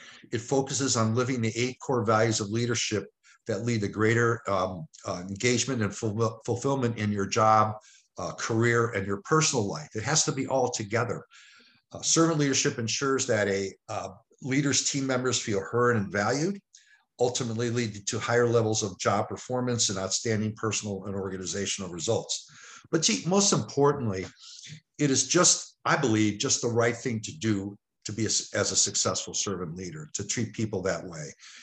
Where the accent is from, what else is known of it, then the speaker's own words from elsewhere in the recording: Cleveland, Ohio, United States; now in Estero, United States; I live in Estero, Florida. Like I said, my hometown's Cleveland, Ohio.